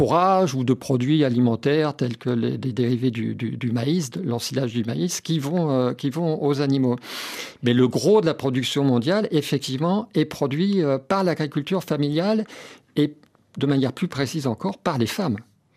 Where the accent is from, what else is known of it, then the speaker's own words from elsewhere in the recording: France; Chez nous, en France, 54% de la surface terrestre est dévolue à l'agriculture.